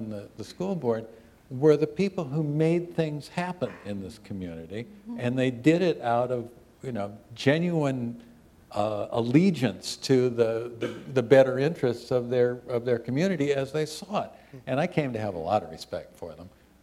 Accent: Alaska, United States; And so that was an opportunity for me to go back to my home state of Alaska.

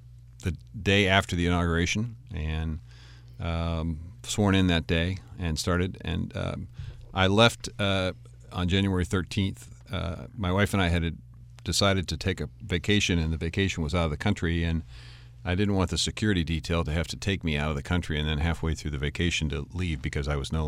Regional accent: Pittsburgh, Pennsylvania, United States; Well, actually, I was originally from Pittsburgh.

